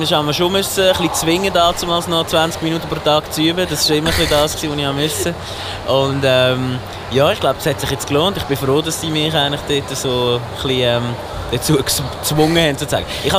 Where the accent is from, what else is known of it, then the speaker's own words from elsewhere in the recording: Lucerne, Switzerland; in Luzern, dort wo ich herkomme, gibt es auch so eine Berufsmesse.